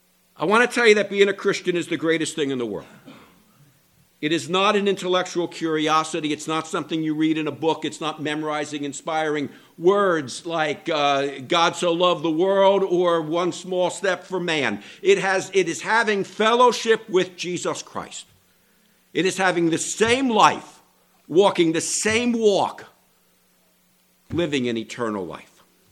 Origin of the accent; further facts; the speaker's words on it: Maryland, United States; the last survivors from my home state of Maryland, John Carroll of Maryland.